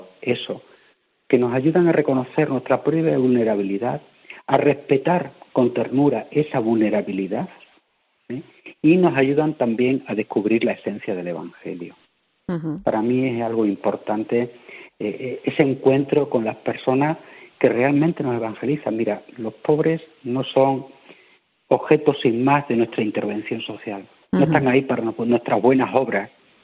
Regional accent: Badajoz, Extremadura, Spain; yo he vivido 10 años en barrios marginales, en Badajoz, de donde soy diocesano, sacerdote de la diócesis de Mérida de Badajoz

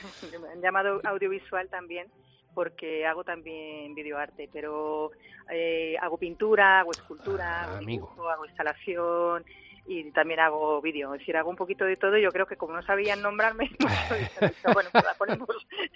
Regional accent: Málaga, Andalusia, Spain

